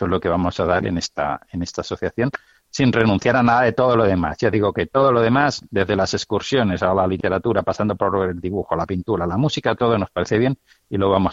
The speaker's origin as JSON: {"language": "Spanish", "town": "Barcelona", "region": "Catalonia", "country": "Spain", "lives_now": "Madrid, Spain", "said": "vine a Madrid porque hice unos artículos sobre Tolkien y la fe. Y yo soy de Barcelona."}